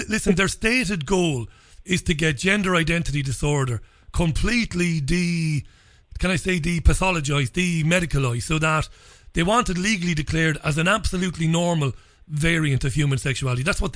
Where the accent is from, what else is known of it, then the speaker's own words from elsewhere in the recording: Yorkshire and the Humber, United Kingdom; I'm a Yorkshire woman.